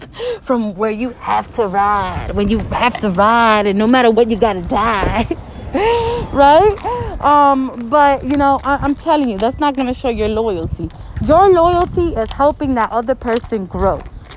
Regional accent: Newark, New Jersey, United States; accent: Jersey; That's why people are so surprised when I tell them I'm from Newark. Because I just don't represent. You know what I'm saying? Like, obviously, I'm from the culture. Like, I speak a certain way. I have the Jersey accent, whatever it is.

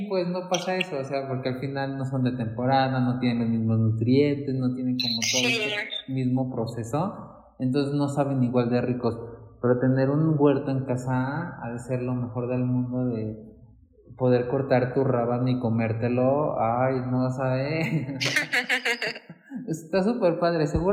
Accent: Arandas, Jalisco, Mexico; now in Mexico City, Mexico; yo tampoco soy de aquí, de la Ciudad de México. Yo soy de un pueblito que se llama Arandas, que está en los Altos de Jalisco.

